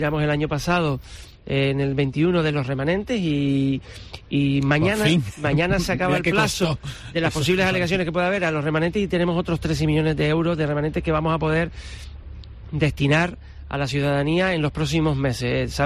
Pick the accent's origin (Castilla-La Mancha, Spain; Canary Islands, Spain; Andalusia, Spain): Canary Islands, Spain; Arucas; yo soy nacido, criado, vivo en Arucas, paseo por Arucas